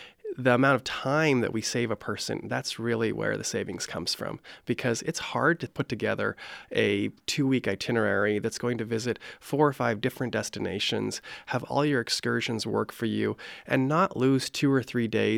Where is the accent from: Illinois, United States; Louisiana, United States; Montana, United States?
Montana, United States; Havre; So I think I should begin that I'm from Haver, Montana, especially since much of the audience here might be from Montana.